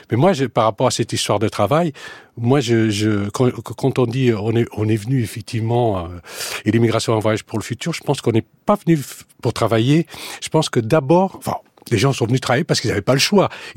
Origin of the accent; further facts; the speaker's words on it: Portugal; moved away; On vient du Portugal, on vient d'une petite ville. Mon père est au Portugal et commerçant.